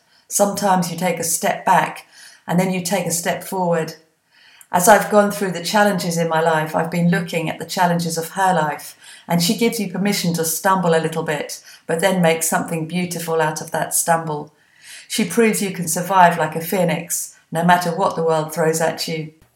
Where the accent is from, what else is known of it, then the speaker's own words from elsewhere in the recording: Chicago, Illinois, United States; I'm from Chicago, and both cities have their issues.